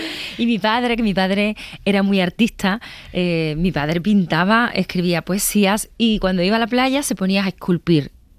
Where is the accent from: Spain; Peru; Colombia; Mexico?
Spain; Coria, Extremadura; un concierto que yo hice hace como 3 años en mi pueblo, en Coria